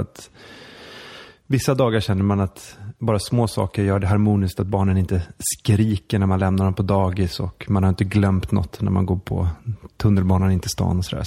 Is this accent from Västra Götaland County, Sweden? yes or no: no; Jämtland County, Sweden; also born or lived in Skåne; Men jag växte upp halvt i Jämtland och halvt i Skåne.